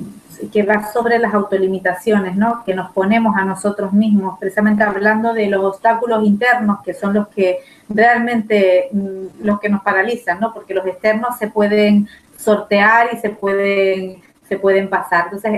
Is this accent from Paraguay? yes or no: no; Spain; dormí una pequeña siesta como buena española.